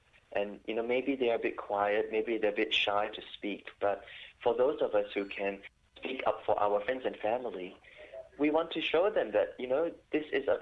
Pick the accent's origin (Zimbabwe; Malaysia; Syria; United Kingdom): Malaysia; now in Australia; so for me, like even I am a Malaysian Chinese, I'm an Australian, Asian Australian. When I came here to Australia, I understand what it is like to be on the receiving end of discrimination.